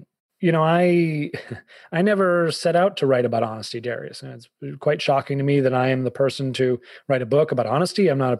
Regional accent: Boston, Massachusetts, United States; now in Connecticut, United States; Well, I'm a Bostonian.

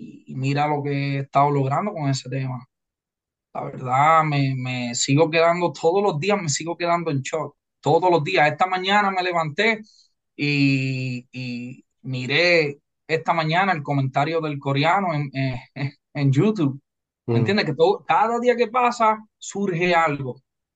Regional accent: Lajas, Puerto Rico; yo soy de Lajas, Puerto Rico.

